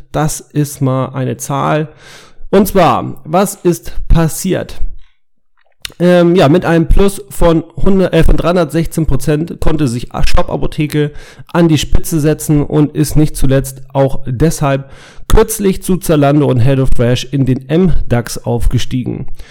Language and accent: German; Hamburg, Germany; gute Nachrichten aus Hamburg. Meine Heimatstadt